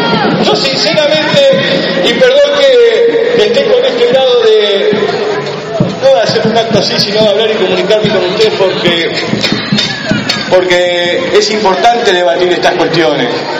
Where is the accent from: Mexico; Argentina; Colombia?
Argentina; 40 millones de seres humanos, que aparte somos argentinos